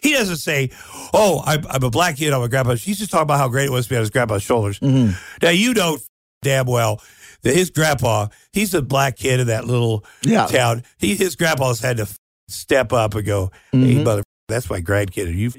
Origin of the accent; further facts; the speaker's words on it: Iowa, United States; I grew up in Iowa. And your family's different. You will get picked on.